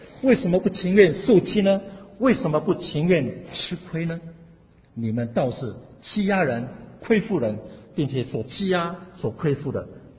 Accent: Taiwan; 我从台湾来，我从台湾的乡下过来

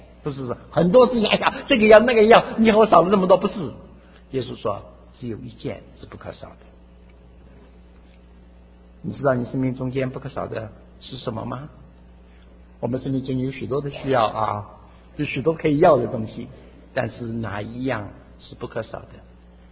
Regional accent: China; 我们中国人在读《史记》里面，春秋越王勾践被吴王夫差所败

